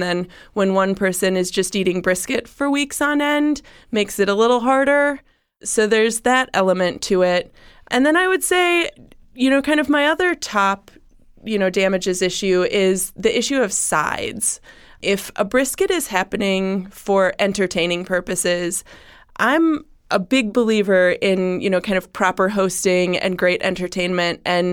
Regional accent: Wisconsin, United States; now in Columbus, United States; I mean, I was raised in Wisconsin.

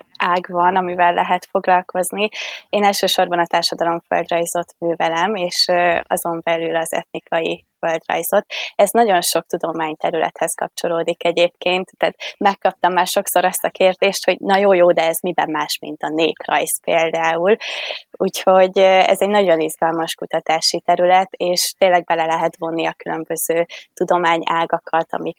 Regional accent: Vas, Hungary; én az őrség mellett egy kis falucskában nőttem fel

